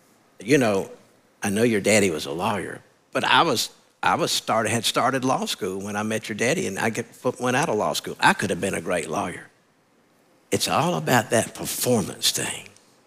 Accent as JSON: {"language": "English", "region": "South Carolina", "country": "United States", "tie": "born or raised there", "said": "I grew up in right outside of Columbia, South Carolina"}